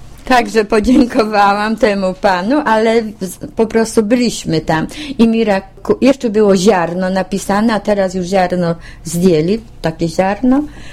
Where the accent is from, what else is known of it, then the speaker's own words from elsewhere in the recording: Wągrowiec, Greater Poland Voivodeship, Poland; born there; ja się urodziłam w Wągrowcu, to jest 56 kilometrów za Poznaniem. I jakoś tam u babci zostałam, wyszłam za mąż